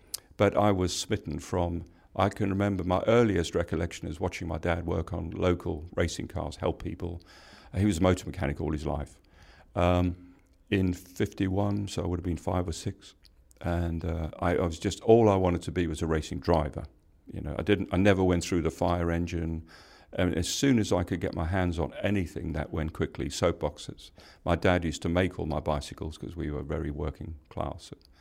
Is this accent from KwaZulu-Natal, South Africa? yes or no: yes; Durban, KwaZulu-Natal, South Africa; born there; Durban, yes, I was born